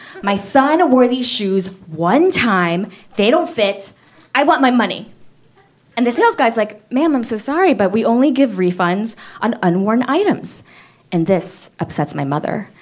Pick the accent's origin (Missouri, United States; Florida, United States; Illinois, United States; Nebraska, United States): Florida, United States; Miami; So I grew up in Miami. Yeah. 305. 305 till I die. My family is Korean, and I have two younger brothers.